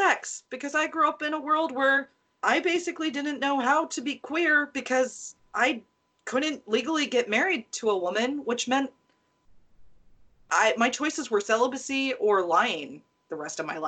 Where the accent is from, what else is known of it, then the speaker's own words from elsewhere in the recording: United States; I can only speak as an American